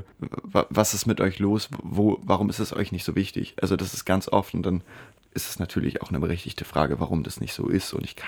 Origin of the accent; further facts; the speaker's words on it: Bitterfeld, Saxony-Anhalt, Germany; Ich komme ja aus Bitterfeld.